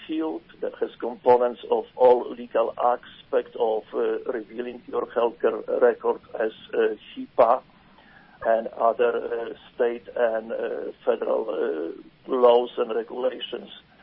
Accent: Poland; moved away as an adult; now in United States; I was born in Poland, educated in Poland, came to United States as any other immigrant, have to start my life from the beginning.

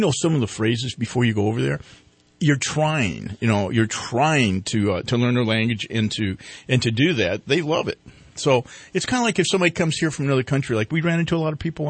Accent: United States; but I am an American, and we are still the shining city on the hill.

